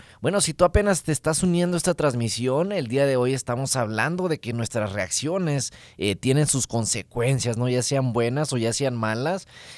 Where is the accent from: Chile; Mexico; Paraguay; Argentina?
Mexico; como decimos así como mexicanos